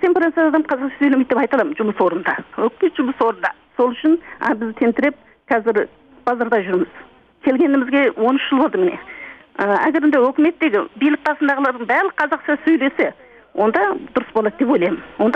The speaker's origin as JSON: {"language": "Kazakh", "country": "China", "moved": "yes", "lives_now": "Kazakhstan", "said": "Мен Қытайдан көшіп келдім."}